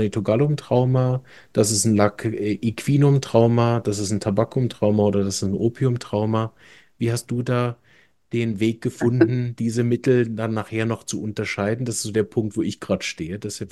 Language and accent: German; Berlin, Germany; Ich komme ja auch ursprünglich aus Deutschland, aus Berlin